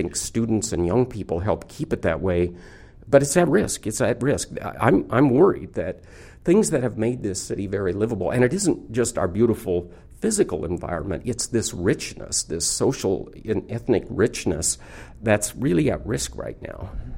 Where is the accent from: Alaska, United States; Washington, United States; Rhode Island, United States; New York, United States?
Washington, United States; Seattle; I love Seattle. I probably have taken it for granted in some respects because I've lived here all my life in the area.